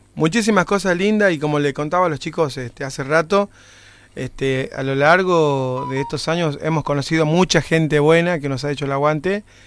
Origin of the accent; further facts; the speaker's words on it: Villa Güemes, Argentina; Nacido y criado en Villa Güemes, saludos a toda la gente de Villa Güemes.